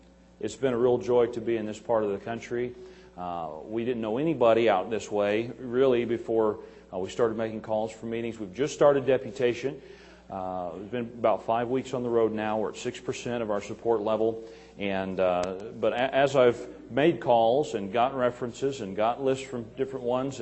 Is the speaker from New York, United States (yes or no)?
no; Missouri, United States; I'm from Missouri, hillbilly country down in southwest Missouri.